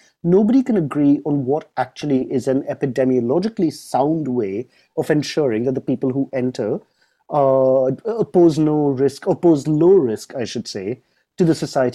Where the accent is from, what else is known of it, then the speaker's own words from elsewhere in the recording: United Kingdom; If I go in there as a Brit with my NHS app